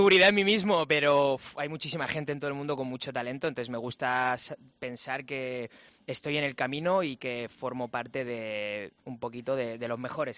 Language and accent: Spanish; Barcelona, Catalonia, Spain; en Barcelona, de donde yo soy